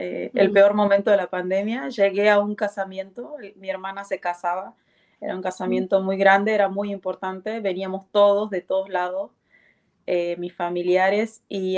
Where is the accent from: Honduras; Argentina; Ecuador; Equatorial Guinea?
Argentina; moved away as an adult; now in Netherlands; tengo 32 años, soy de Argentina, soy mamá soltera también, tengo una niña de, una adolescente de 13 años. Y bueno, estoy viviendo aquí en Holanda ya hace 4 años, 4 años y pasados.